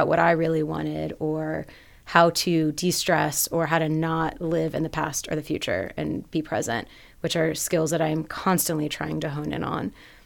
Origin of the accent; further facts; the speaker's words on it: Maryland, United States; And when you're a kid growing up in Maryland, that seems far enough, but not too far.